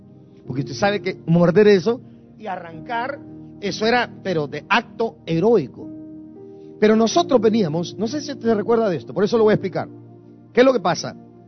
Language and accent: Spanish; Guatemala; Nosotros teníamos cerca de mi pueblo, en Guatemala, una molienda.